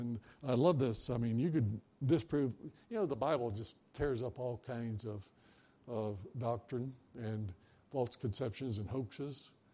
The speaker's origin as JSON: {"language": "English", "region": "Florida", "country": "United States", "said": "I love a good old navel orange. I'm from Florida."}